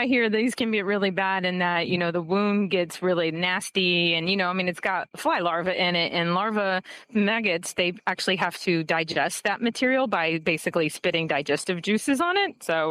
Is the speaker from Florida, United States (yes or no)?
yes; Florida, United States; So I'm actually originally from Florida, too. So I grew up in that state.